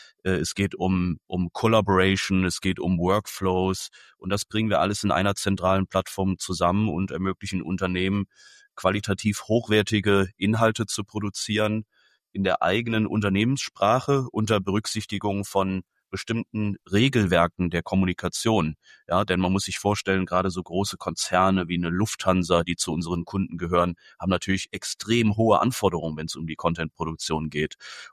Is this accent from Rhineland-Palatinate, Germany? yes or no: yes; Koblenz, Rhineland-Palatinate, Germany; 39 Jahre, geboren, aufgewachsen in Koblenz.